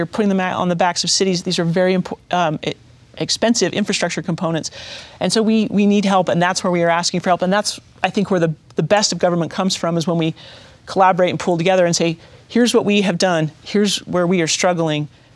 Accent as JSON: {"language": "English", "town": "Bountiful", "region": "Utah", "country": "United States", "tie": "born or raised there", "said": "Bountiful's my hometown. That's where I grew up. I've never doubted that I could return and continue to live in Bountiful."}